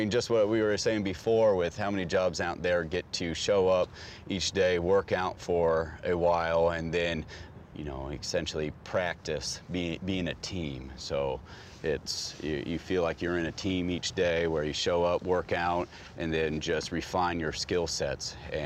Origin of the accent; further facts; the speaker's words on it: California, United States; I grew up on the West Coast, California, so I was able to go into the ocean pretty often